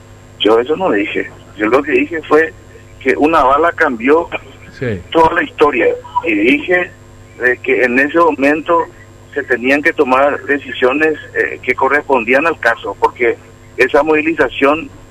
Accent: Paraguay; como paraguayo y como colorado

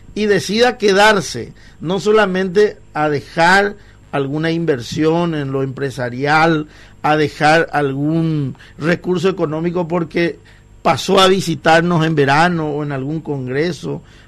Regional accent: Paraguay; somos todos paraguayos.

